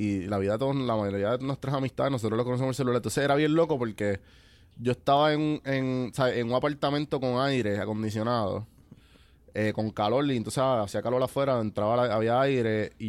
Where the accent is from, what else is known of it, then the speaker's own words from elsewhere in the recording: Puerto Rico; uno pensando como boricua